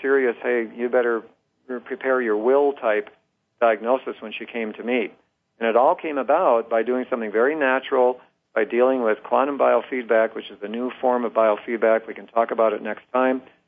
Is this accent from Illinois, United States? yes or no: no; Rochester, Minnesota, United States; born there; I was born in Rochester, Minnesota, the home of the Mayo Clinic. You know, there's even a whole team at the Mayo Clinic in my hometown.